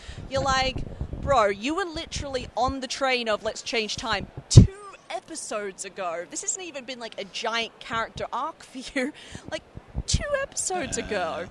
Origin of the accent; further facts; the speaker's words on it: Australia; growing up in Australia, we had like 5 TV channels